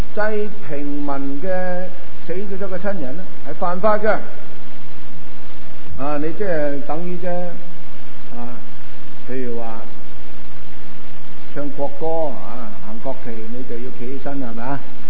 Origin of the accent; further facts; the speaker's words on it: Guangdong, China; 其实呢个皇帝嘅子孙咧，都唔系指我哋广东人，我哋广东人